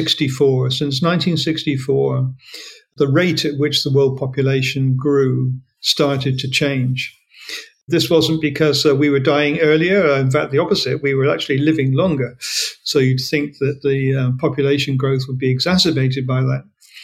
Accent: Australia; I'm talking to you now as an Australian, but in Australia and Britain and America

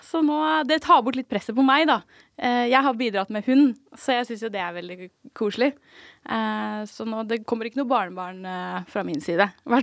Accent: Asker, Akershus, Norway; Jeg jo født og oppvokst I Asker. Og har liksom bodd der hele oppveksten, gått på skole der, har liksom alle mine venner og bekjente derfra fra oppveksten.

